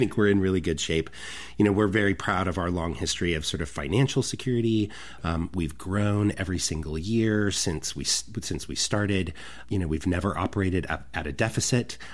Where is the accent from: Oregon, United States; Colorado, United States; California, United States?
Oregon, United States; Hillsboro; I'm originally born and raised in Hillsboro, graduated from Hill High. And when I was living in Hillsboro as a kid